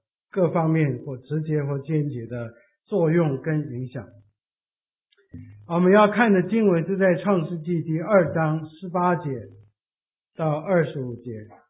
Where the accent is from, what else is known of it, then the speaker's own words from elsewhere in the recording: China; 我们中国人一般人要儿女结婚的时候是要他们成家